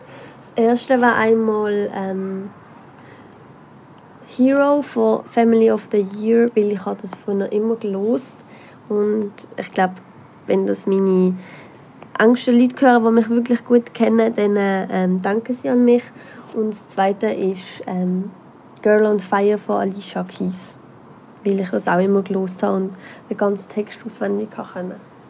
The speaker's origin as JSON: {"language": "German", "town": "Allschwil", "region": "Basel-Landschaft", "country": "Switzerland", "lives_now": "Rheinfelden, Switzerland", "said": "ich bin 16 Jahre alt. Ich komme ursprünglich aus Allschwil und wohne in Rheinfelden."}